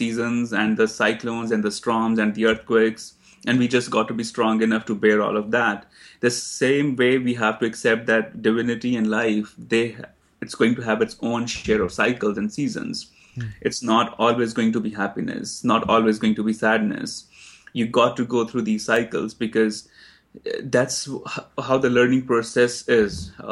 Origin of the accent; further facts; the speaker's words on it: India; now in New York, United States; So I moved to New York from India in 2004.